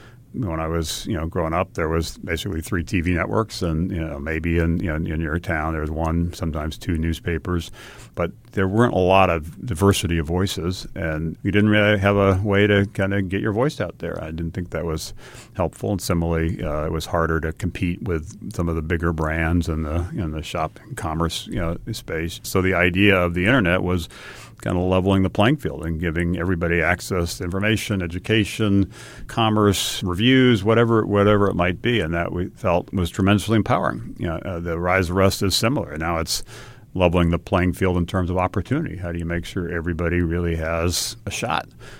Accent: Hawaii, United States; born or raised there

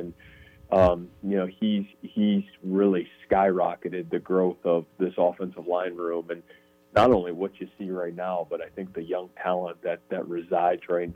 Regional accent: Massillon, Ohio, United States; And Jeff's from my hometown, Massillon, Ohio

